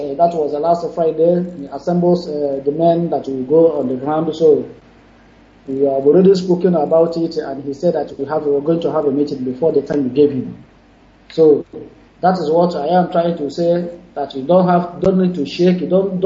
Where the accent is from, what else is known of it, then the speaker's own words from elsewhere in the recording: Awamama, Imo, Nigeria; now in Dakar, Senegal; I'm from Awamama in Imo State.